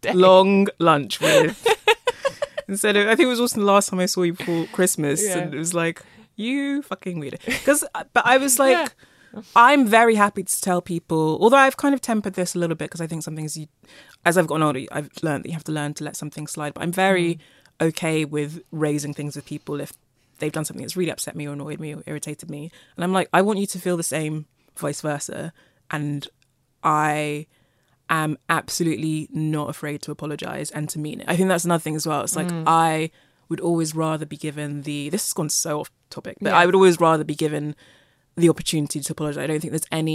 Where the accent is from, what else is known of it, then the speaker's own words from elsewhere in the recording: Nigeria; I'm Nigerian.